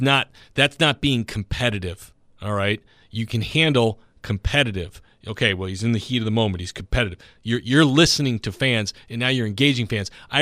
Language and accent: English; Chicago, Illinois, United States; Okay, I am from Illinois. I'm from the Chicago area.